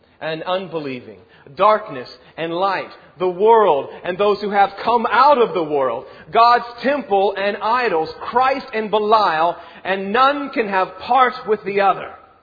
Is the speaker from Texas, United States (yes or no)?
yes; Texas, United States; I was raised in Texas and never heard of that.